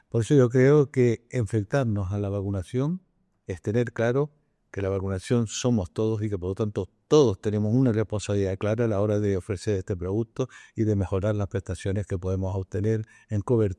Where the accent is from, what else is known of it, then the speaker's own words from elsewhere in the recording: Canary Islands, Spain; Yo, como soy canario, tengo una virtud, soy canario y por lo tanto vuelo.